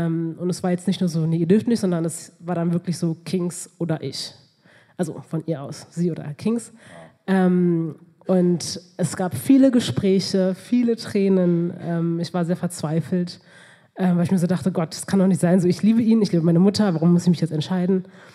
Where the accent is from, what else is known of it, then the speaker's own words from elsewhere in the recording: Ethiopia; ich komme aus Äthiopien.